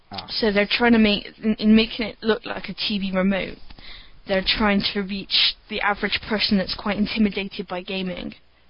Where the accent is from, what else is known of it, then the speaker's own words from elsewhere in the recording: Texas, United States; I wouldn't know the names of the countries that surround England because I am from Texas.